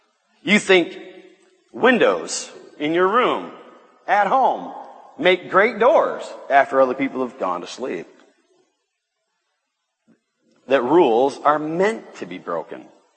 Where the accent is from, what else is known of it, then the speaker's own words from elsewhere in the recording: Michigan, United States; I'm from Michigan, a place back in the States.